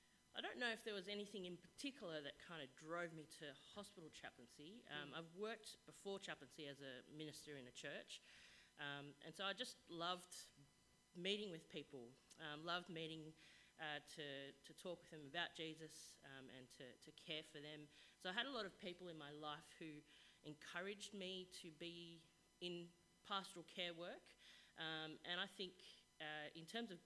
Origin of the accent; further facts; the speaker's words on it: Malaysia; I come from a background from Malaysia.